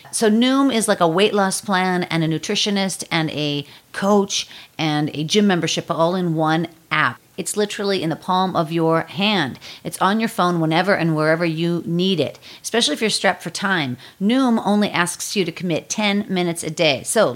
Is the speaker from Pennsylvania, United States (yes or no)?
yes; Pittsburgh, Pennsylvania, United States; And so she's from Pittsburgh. I'm from Pittsburgh.